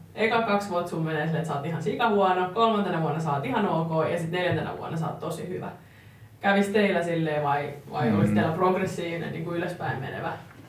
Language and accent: Finnish; Mikkeli, South Savo, Finland; Ja mä oon itse Mikkelistä kotoisin.